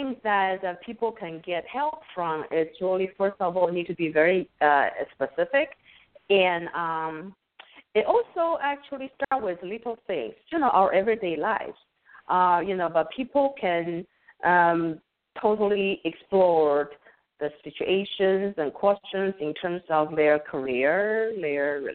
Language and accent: English; Taiwan; English is a second language; moved away as an adult; now in United States; I was raised and born in Taiwan. So and I didn't come to this country until I think I was 26 years old.